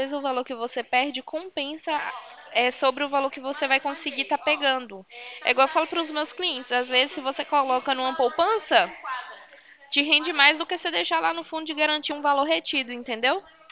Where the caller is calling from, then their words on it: Valinhos, São Paulo, Brazil; Eu falo aqui de Valinhos, interior de São Paulo.